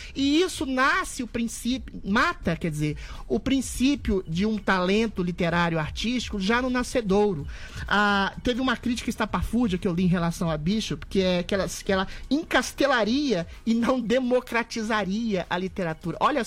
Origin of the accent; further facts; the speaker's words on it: Belo Horizonte, Minas Gerais, Brazil; lá em Belo Horizonte, na minha cidade natal.